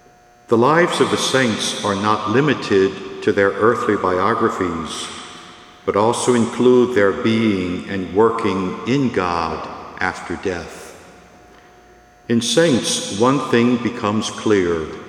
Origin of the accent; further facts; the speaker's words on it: St. Martinville, Louisiana, United States; I'm from St. Martinville originally. I'm one of five children of … I'm the oldest of the four boys